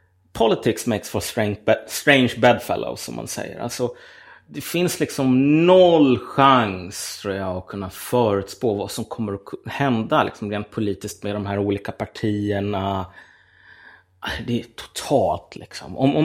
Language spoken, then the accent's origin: Swedish; Umeå, Västerbotten County, Sweden; born there; also born or lived in Gävle; jag är född på Umeå BB, men jag har bott lite grann i Gävle och nu bor jag ute i Vela.